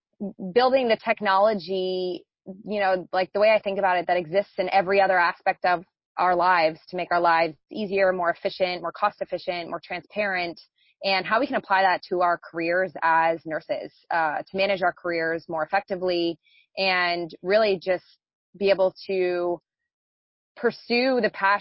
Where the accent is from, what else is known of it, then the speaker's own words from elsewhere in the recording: New Jersey, United States; moved away as an adult; now in California, United States; I'm originally from New Jersey. So, you know, was in New Jersey and then went to school in Philadelphia, and an opportunity arose for me to move out here to California right after nursing school.